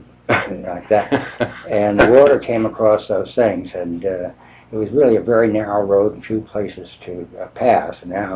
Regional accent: Brewster, New York, United States; also born or lived in White Plains; Well, I was born in White Plains, New York in 1922, and 2 years later, my family moved to Brewster, New York.

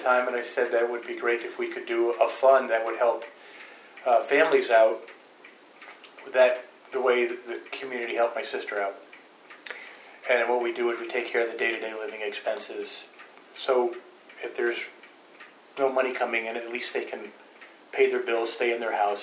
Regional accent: Port Chester, New York, United States; born there; now in Lakeville, United States; I was born in Port Chester, New York.

